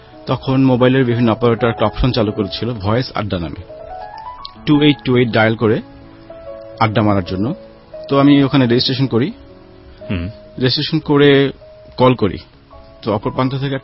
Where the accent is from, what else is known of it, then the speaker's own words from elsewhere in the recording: Dhaka, Dhaka Division, Bangladesh; আমার জন্ম ঢাকাতে, বাবা গভর্নমেন্ট জব করতেন, সেই হিসেবে মতিঝিল এজিবি কলোনিতে বড় হয়ে ওঠা। পড়াশোনা করেছি মতিঝিল মডেল হাই স্কুল।